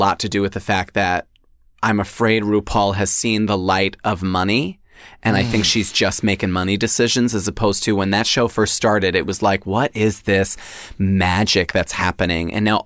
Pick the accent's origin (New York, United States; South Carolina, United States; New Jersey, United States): New York, United States; Long Island; I mean, I grew up on Long Island. I was going to the city ever since I was a child.